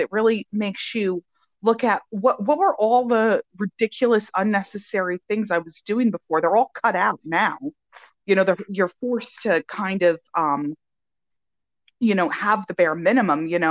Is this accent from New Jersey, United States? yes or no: yes; New Jersey, United States; I call it Ostara because, you know, I'm from Jersey.